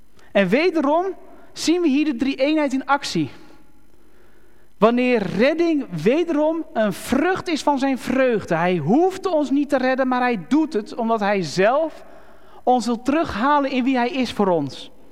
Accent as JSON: {"language": "Dutch", "country": "Netherlands", "said": "Ja, ik ben geen Griek, dus mij moet je vergeven. Deze kaaskop die kan niet al die namen uitspreken."}